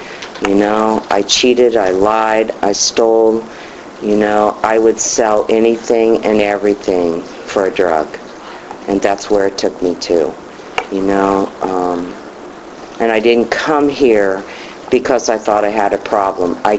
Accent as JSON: {"language": "English", "town": "Columbus", "region": "Ohio", "country": "United States", "moved": "as an adult", "lives_now": "Florida, United States", "said": "I came to Florida May 31st of last year, and I'm from Columbus, Ohio. How about them Buckeyes?"}